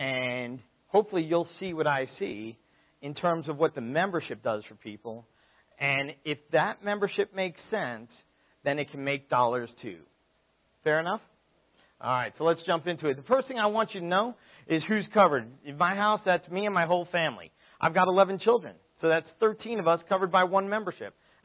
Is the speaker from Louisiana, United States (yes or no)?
no; Brooklyn, New York, United States; So, I grew up in Brooklyn. Anyone else a transplant to the West? All right, a few of you. Fantastic. I grew up in Brooklyn and ended up working on Wall Street for a few years